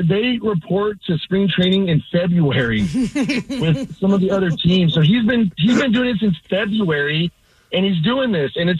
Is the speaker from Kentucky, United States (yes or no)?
no; California, United States; I grew up in California and I was an A's fan my whole life.